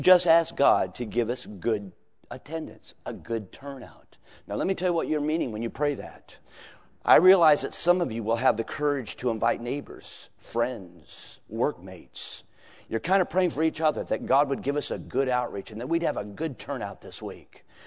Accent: Seattle, Washington, United States; And I was raised in Seattle, and so I've got some relatives up there.

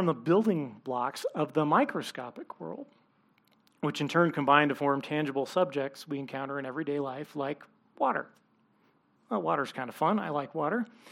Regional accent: California, United States; now in Colorado Springs, United States; I'm from California. I've been through a few of those.

